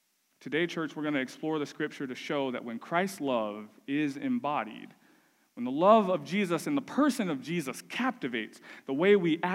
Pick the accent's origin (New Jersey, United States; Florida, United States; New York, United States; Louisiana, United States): Florida, United States; Gainesville; I was from the South. I was from Gainesville, Florida.